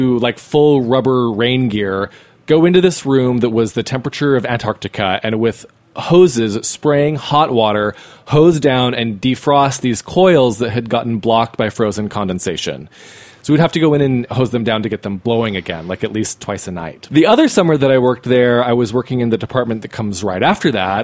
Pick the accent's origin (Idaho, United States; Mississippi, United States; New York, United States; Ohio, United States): Idaho, United States; As you know, I'm from Idaho, from northern Idaho, not potato country, which is down south, but I'm from up north, which is on the Palouse